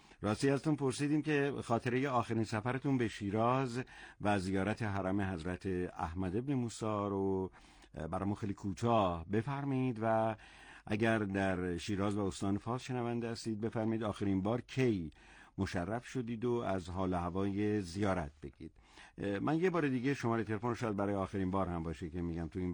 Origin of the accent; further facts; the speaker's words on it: Iraq; از عراق هستم، من همیشه شیراز میام و خیلی هم بهم خوش میگذره